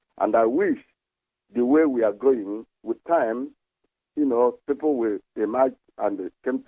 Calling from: Manchester, North West England, United Kingdom; I'm calling from Manchester.

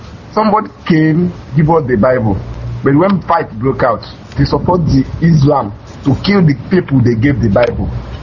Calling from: Malaysia; I'm calling from Malaysia.

